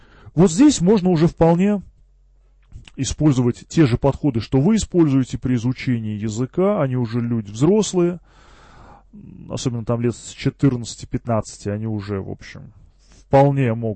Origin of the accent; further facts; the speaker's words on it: Germany; Я вот сам вырос в Германии